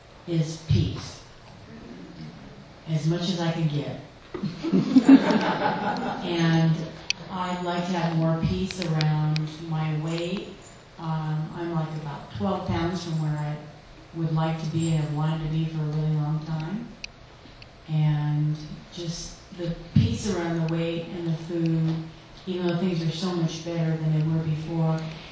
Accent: Long Beach, California, United States; I'm from Long Beach, California also.

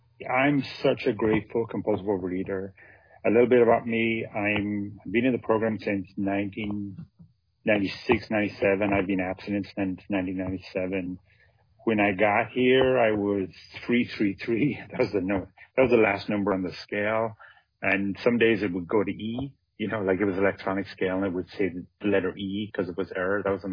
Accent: Ireland; And I grew up in Ireland. I grew up in the country in a very rural area.

